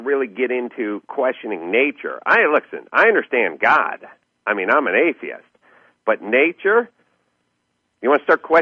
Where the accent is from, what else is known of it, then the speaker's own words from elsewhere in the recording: North Hollywood, California, United States; 95% of the book is just me musing about food and about politics and about growing up in North Hollywood and stories